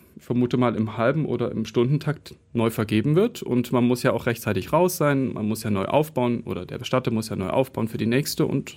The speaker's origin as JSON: {"language": "German", "town": "Leipzig", "region": "Saxony", "country": "Germany", "tie": "born or raised there", "said": "in meiner Heimatstadt in Leipzig, in meiner Heimatgemeinde."}